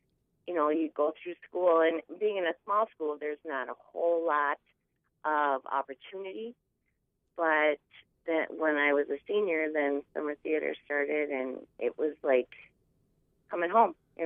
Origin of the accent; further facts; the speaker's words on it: Warroad, Minnesota, United States; I grew up in Warroad, and you grew up in Roseau.